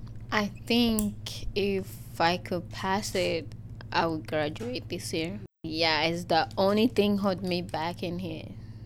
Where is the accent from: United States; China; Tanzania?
Tanzania; I'm from Tanzania. I am student at Karolina High School and I'm 19 years old.